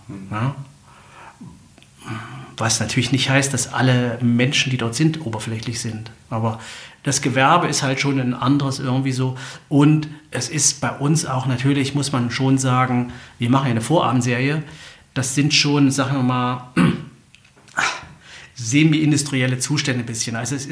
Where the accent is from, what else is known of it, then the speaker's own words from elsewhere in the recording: Erfurt, Thuringia, Germany; moved away as an adult; also born or lived in Leipzig; now in Stuttgart, Germany; Als Erfurter nach Stuttgart kommt man über die Arbeit. Also, von Erfurt weg bin ich zum Studium gegangen nach Leipzig.